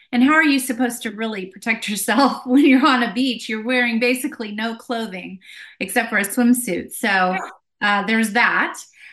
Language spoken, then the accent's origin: English; Midwest, United States; I mean, I come from the Midwest as well. And there's so many hunters and gamesmen and people out and about hiking, and it's thick.